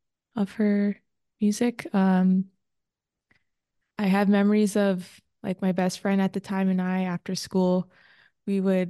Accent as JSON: {"language": "English", "town": "Brampton", "region": "Ontario", "country": "Canada", "tie": "born or raised there", "said": "And she's from my hometown. So I'm like, gotta. Anyone from my hometown, like … love. I support her music, love her music. Anyone that's, yeah, from Brampton or from Canada, I'm there supporting"}